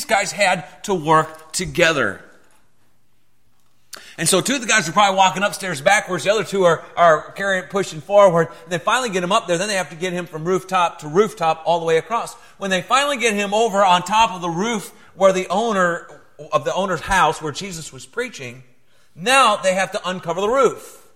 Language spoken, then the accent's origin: English; South Carolina, United States; I'm from South Carolina.